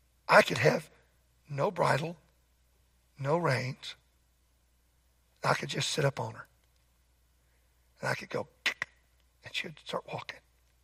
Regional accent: Oklahoma, United States; I grew up in Oklahoma.

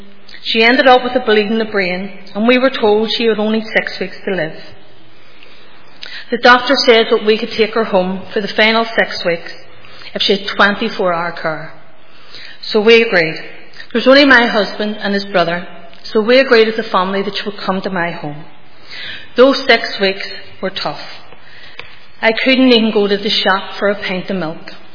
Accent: Northern Ireland, United Kingdom; I grew up in the Shankill Road

